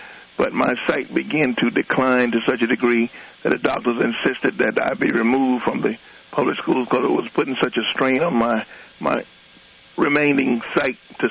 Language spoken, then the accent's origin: English; Skippers, Virginia, United States; I was born here in Skippers. This is my native home.